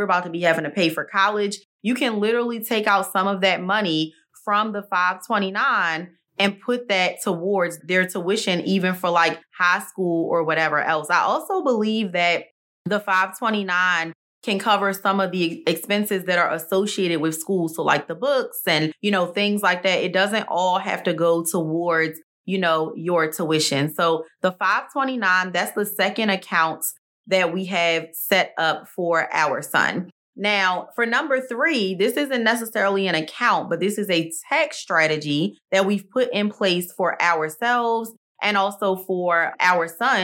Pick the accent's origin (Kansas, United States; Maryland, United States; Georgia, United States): Maryland, United States; now in Texas, United States; Maryland is my home state.